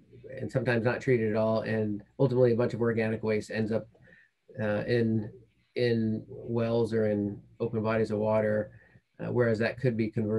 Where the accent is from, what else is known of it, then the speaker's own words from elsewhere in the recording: Yakima, Washington, United States; I went back and lived in the town I grew up in Yakima, Washington for about a year, and worked in my parents' restaurant.